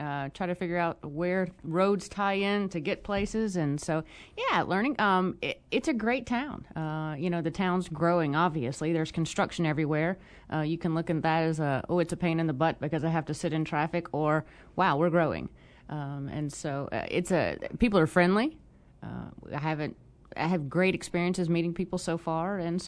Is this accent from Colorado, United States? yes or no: no; Mississippi, United States; also born or lived in New Orleans, United States; I was born in New Orleans, but I moved to Mississippi when I was in the third grade, and I have lived in Mississippi ever since